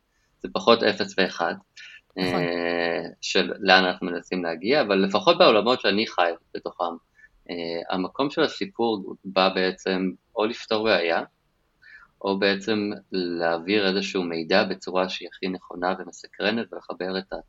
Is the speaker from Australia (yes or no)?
no; Los Angeles, California, United States; moved away as an adult; now in Israel; גדלתי בלוס אנג'לס, באתי לעשות צבא, וחיפשתי מה עושים.